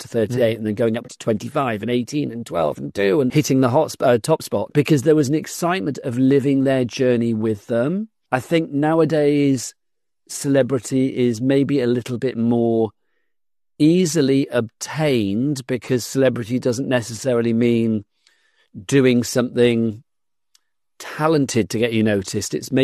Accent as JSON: {"language": "English", "town": "Gloucester", "region": "South West England", "country": "United Kingdom", "tie": "born or raised there", "moved": "as an adult", "said": "I grew up in Gloucester in the West Country of the UK. And then I moved to London to go to the London College of Printing in 1987."}